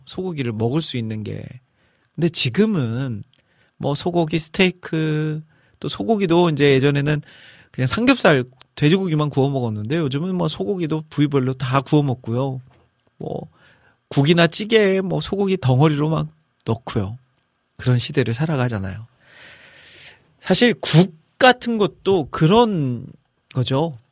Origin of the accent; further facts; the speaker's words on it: North Jeolla, South Korea; 저는 전라북도 출신이라서 저희 고장에서는 솔이라고 불렀거든요.